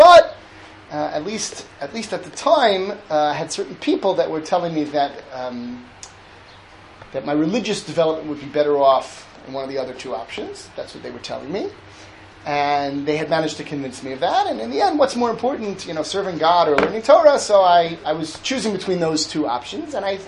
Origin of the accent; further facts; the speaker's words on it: United States; now in Israel; I went to Israel for the year after high school, and I grew up in America.